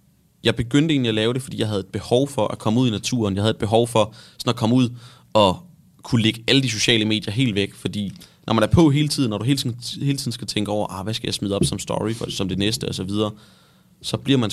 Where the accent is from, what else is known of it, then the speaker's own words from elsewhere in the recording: Svendborg, Region of Southern Denmark, Denmark; Jeg tror, det kommer fra min opvækst hjemme i Svendborg.